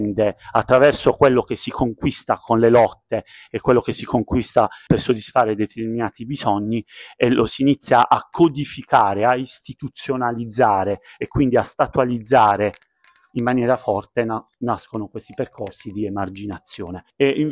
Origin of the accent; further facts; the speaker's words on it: Bari, Apulia, Italy; vabbè, vengo da Bari.